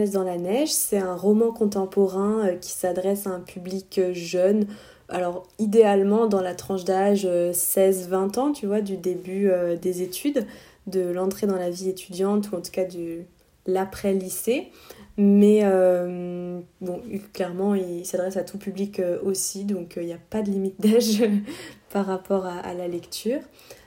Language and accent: French; Auvergne-Rhône-Alpes, France; J'ai grandi en Savoie, entre Aix-les-Bains et Chambéry